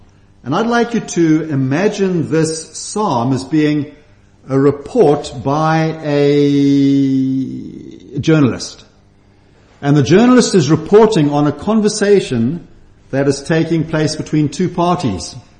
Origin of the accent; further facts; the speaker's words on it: Zimbabwe; I come from Zimbabwe. I'm a Zimbabwean, born and bred. I say to people, born there, bred there, and hope to die there